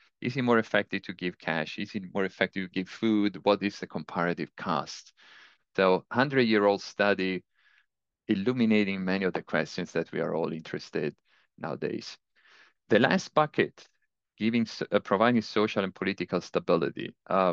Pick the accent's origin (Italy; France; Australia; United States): Italy; Less told is the story of the Italian peninsula, my home country